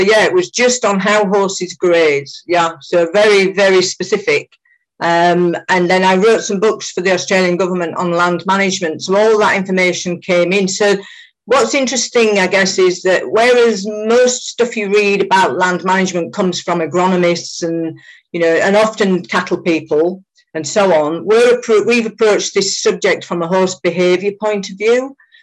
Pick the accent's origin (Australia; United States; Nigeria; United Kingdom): United Kingdom; I live in the UK by my accent and so on. And I'm obviously in the UK now.